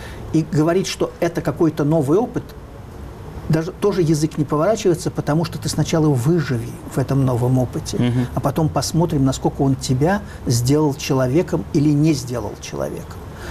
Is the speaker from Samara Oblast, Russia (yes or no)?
no; Moscow, Russia; Значит, я был москвич, но не коммунист.